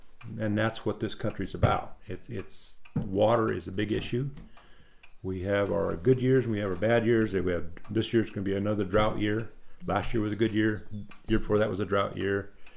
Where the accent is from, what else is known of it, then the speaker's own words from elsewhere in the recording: Burns, Oregon, United States; I was originally from Burns, but I lived on my granddad's ranch.